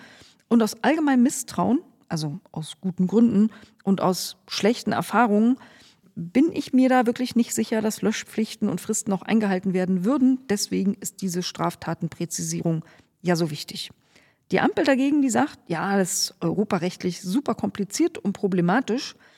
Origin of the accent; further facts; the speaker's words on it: East Germany, Germany; Jo, ich bin in der DDR aufgewachsen